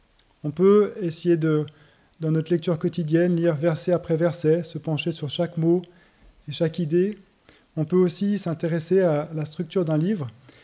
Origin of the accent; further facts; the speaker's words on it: Lyon, Auvergne-Rhône-Alpes, France; Je viens de Lyon avec Ruth, ma femme. On vient de l'église de la rue Sonnera, dans le 8e.